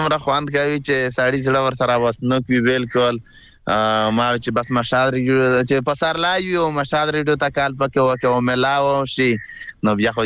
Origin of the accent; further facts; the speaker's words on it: Khyber Pakhtunkhwa, Pakistan; now in Afghanistan; موږ د وزیرستان ډی پی یو کنه نو هغه موږ چې کډوال شو د وزیرستان افغانستان ته بیا دلته راغلو